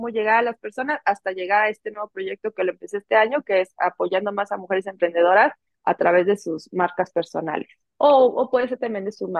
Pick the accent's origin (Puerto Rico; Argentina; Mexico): Mexico; porque soy mexicana.